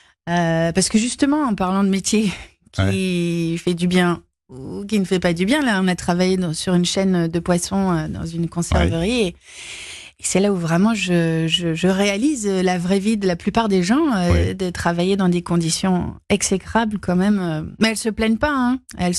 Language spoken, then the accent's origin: French; Belgium; accent: Belgian; Non, mais c'est vrai que notre humour belge est basé sur l'autodérision de l'accent de beaucoup de Belges